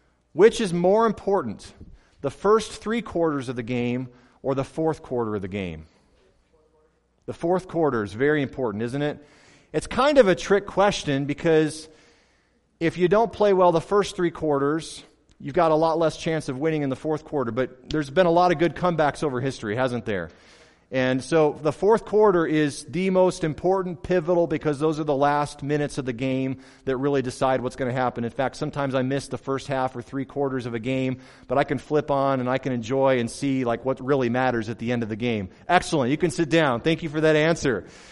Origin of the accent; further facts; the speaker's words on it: Michigan, United States; My dad grew up in Colorado. And so even though I grew up in Michigan, we were always Denver fans.